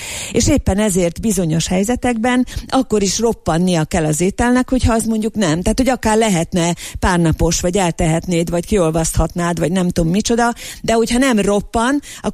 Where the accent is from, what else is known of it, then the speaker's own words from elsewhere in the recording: Debrecen, Hajdú-Bihar, Hungary; Én debreceniként tudnék mesélni arról, hogy milyen típusú ételek fogyasztása elvárt egy lakodalmon